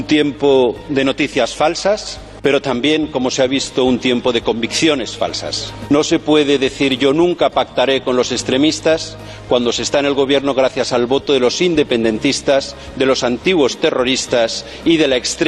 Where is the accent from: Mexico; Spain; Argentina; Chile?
Spain; Se lo digo como diputado español.